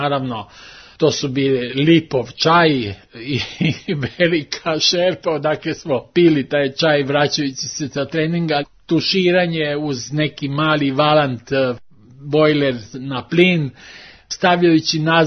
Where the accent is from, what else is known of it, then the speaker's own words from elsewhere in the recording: Rijeka, Primorje-Gorski Kotar County, Croatia; now in Belgrade, Serbia; odrastao sam u Rijeci